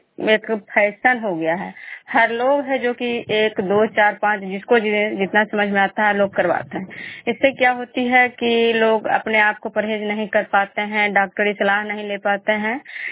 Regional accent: Khujra, Bihar, India

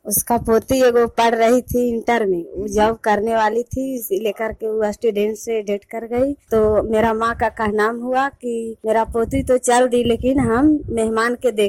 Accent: Bihar, India; मैं लक्ष्मीनिया विघा गाँव के रहने वाली हूँ। नौ समूह के कार्यक्रम कर रही हूँ, सिरनावा पंचायत के हूँ, चंडी ब्लॉक का।

